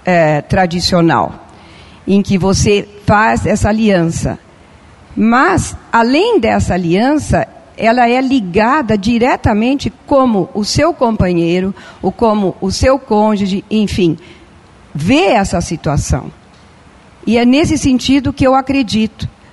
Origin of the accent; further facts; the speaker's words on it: Rio Grande do Sul, Brazil; born there; Eu nasci no Rio Grande do Sul, no interior de uma cidade bem pequena. Meu pai foi para lá para instalar uma agência do Banco do Brasil. E naquela década, década de 50, né, já vou denunciar a minha idade